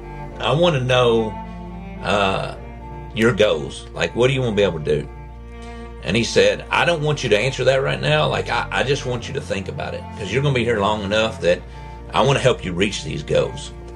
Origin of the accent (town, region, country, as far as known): Utica, Kentucky, United States; born or raised there